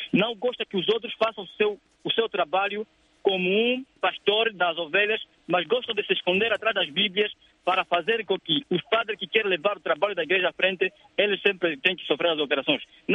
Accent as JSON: {"language": "Portuguese", "country": "Angola", "said": "Mas o meu ponto que me preocupa como angolano, cidadão"}